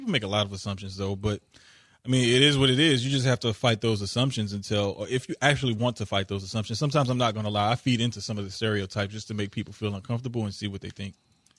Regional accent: New Orleans, Louisiana, United States; now in Houston, United States; And I say, no, I'm from New Orleans.

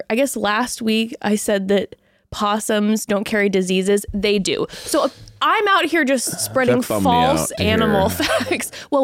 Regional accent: California, United States; Growing up in Orange County, kind of the area we were in, the fixation was so obsessed with what you look like.

